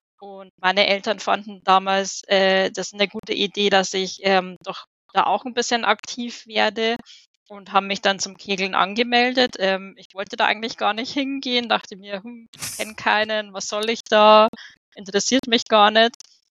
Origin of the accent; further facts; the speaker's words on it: Dollnstein, Bavaria, Germany; Und das war damals beim KC Dollenstein, also in der Ortschaft, wo ich aufgewachsen bin.